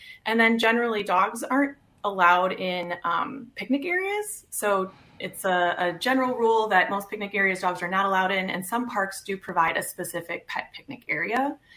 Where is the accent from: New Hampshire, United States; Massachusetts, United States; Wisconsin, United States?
Wisconsin, United States; Milwaukee; I am originally from the Milwaukee area and had moved away from the state for school and jobs and came back after about 12 years. And so then as an adult coming back to Wisconsin, I wanted to learn more about my home state.